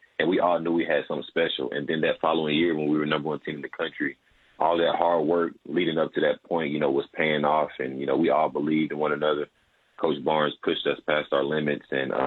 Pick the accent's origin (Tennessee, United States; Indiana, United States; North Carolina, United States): Tennessee, United States; Knoxville; because, you know, it's in my hometown.